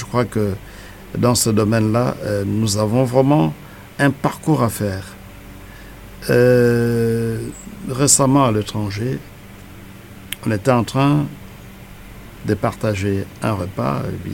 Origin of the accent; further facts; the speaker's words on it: Kinshasa, DR Congo; Est-ce que chez nous, à Kinshasa, aujourd'hui, en RDC, vous allez dans un bar